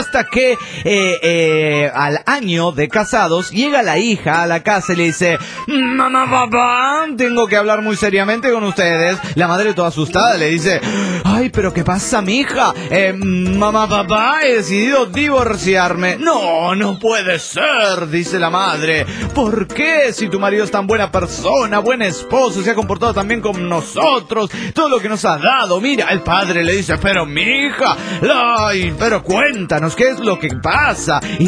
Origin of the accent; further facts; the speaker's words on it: Dallas, Texas, United States; de Dallas, USA.